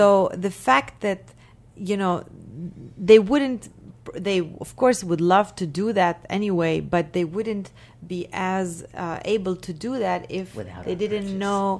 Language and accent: English; Beit Jala, West Bank, Palestine; we are from Beit Jala. I grew up in a very agricultural environment. I mean, we're not entirely a village, but we are kind of like a village.